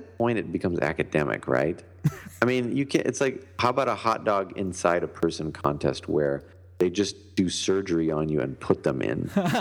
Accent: West Coast, United States; I'm sorry. I'm from the West Coast.

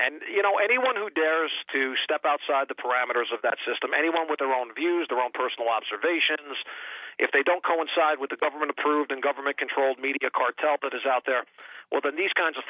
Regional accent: Northern US, United States; I was born and raised in the North, but as a fan, a longtime historian of the war for Southern independence, I have always related with the South and its people.

